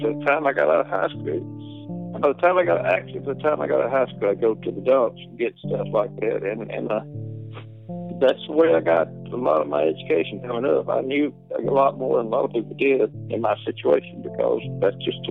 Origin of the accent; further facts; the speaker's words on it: Brewton, Alabama, United States; And the last 8 years of school was in Bruton, Alabama. That's where I grew up. Growing up in Bruton, you know, I went to a little country school